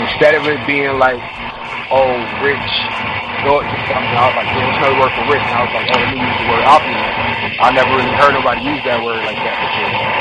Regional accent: Harlem, New York, United States; born and raised in Harlem my whole life, man. It's nothing like it, man. Not like that New York air, that grit

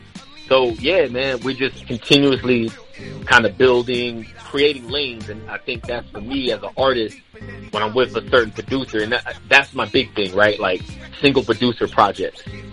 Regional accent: Philadelphia, Pennsylvania, United States; Like, I'm from Philly, so at the end of the day, sometimes it's all I want to do.

